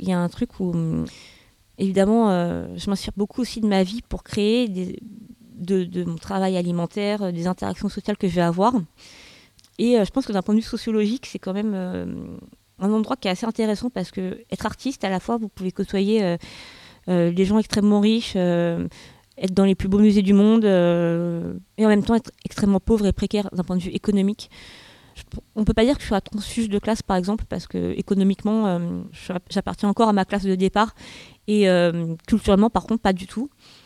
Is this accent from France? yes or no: yes; Cergy, Île-de-France, France; Alors déjà, moi, je suis née à Cergy. J'ai fait mes études à Cergy